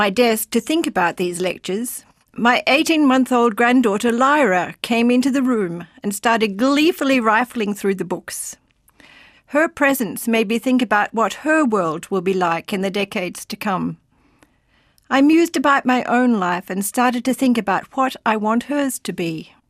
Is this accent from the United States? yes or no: no; Melbourne, Victoria, Australia; I grew up in Melbourne in a family rich in love, although not money, and my brother, sister and I received an excellent education in government schools.